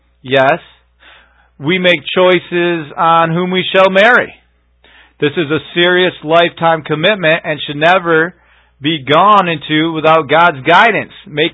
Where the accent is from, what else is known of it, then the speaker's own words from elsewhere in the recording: United States; the reason why this country is so messed up is because of the choices that we have made as an American people.